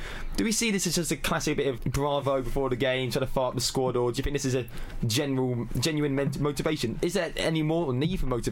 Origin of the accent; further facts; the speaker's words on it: England, United Kingdom; because obviously the majority of us being English